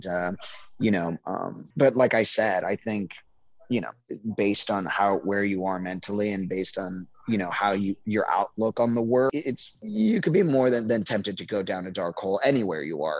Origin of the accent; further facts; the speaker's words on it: Miami, Florida, United States; And me and my cousins, you know, growing up in Miami, my cousins were my besties